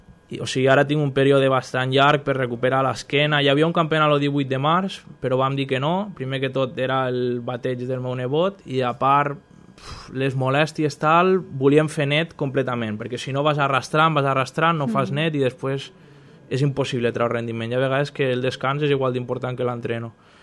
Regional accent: Móra la Nova, Catalonia, Spain; som tots de Mora Nova i Mora d'Ebre

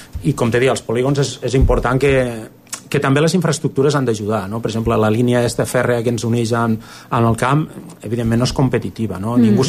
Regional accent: Catalonia, Spain

